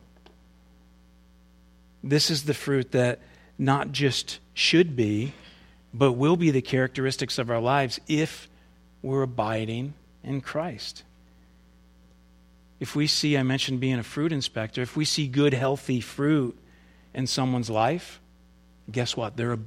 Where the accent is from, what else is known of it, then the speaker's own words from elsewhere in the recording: Kirkville, United States; Or if you went to my hometown in Kirkville and went behind the old barn that was there and examined the grapevines that used to grow back there just in the field